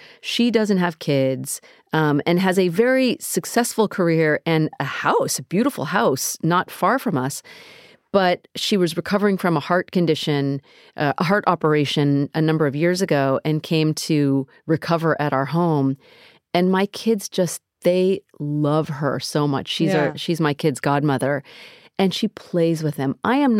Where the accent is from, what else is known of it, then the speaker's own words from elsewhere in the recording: United States; And while I never thought that I would live that way because I grew up in America.